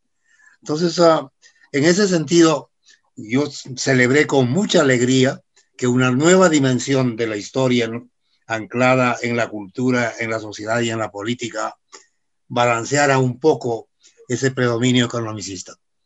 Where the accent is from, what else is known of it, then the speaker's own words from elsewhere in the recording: Peru; also born or lived in Colombia; Sí, mire, yo soy peruano, todavía, formalmente por lo menos